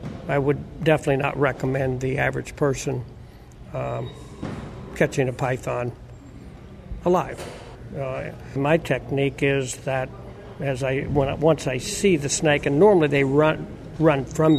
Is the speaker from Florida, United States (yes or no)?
yes; Florida, United States; Well, I'm a native of Florida. My family's been here for eight generations, 170 years. So we were raised in the Florida Everglades as the Gladesman's culture.